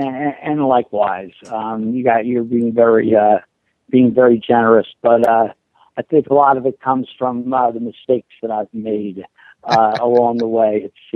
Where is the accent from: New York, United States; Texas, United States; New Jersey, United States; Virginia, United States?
New Jersey, United States; I'm from North Jersey. So wrestling was on WWF 2 hours on Saturday nights